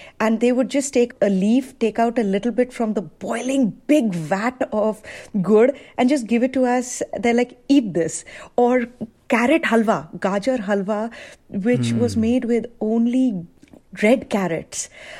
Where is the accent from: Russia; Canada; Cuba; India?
India; moved away as an adult; now in United States; So my thinking, when I came from India, I came to the CIA to do baking and pastry arts.